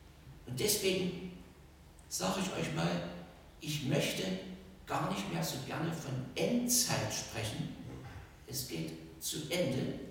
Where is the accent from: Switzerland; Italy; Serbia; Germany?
Germany; Sosa, Saxony; Ich komme aus dem Ort, dem zentralen Weltort für die Schwibbögen aus Sosa.